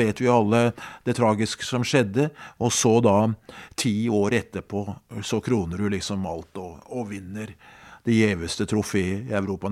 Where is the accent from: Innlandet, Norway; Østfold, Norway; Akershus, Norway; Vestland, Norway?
Akershus, Norway; Skedsmo; Det var stort hjemme i Skedsmo for å få inn kampene på radio tidlig på 60-tallet.